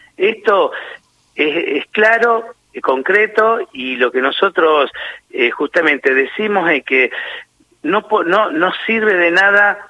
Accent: Argentina; lo que nosotros queremos en la Argentina como argentinos

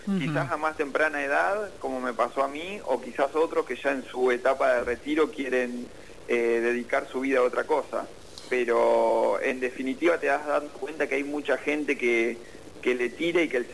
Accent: Lobos, Buenos Aires Province, Argentina; yo soy de Lobos, mi familia es de Zapiola

